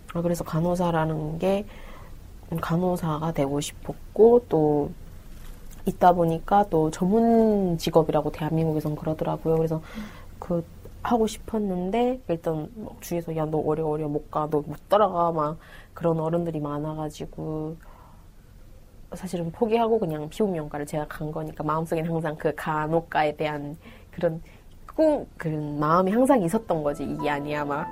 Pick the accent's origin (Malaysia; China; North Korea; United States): North Korea; now in South Korea; 제가 북한에서 왔다는 걸 말하기 원하지 않았었던 것 같아요.